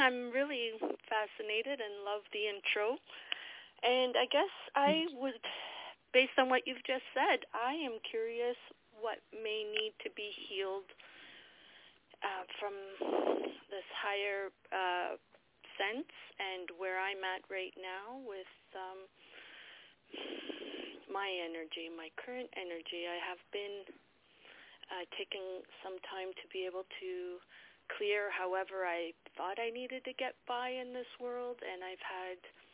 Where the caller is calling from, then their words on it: Toronto, Ontario, Canada; I'm calling from Toronto, Ontario.